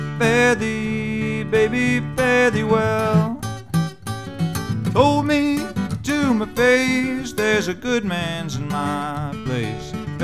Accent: New York City, New York, United States; The Spinning Disc on the Grand Concourse in the Bronx, New York, where I'm from. I'm a southerner. I'm from the South Bronx.

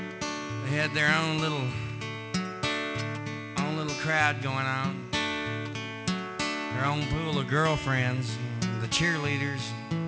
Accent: Texas, United States; was growing up in South Texas, I belonged to a peer group of exactly four.

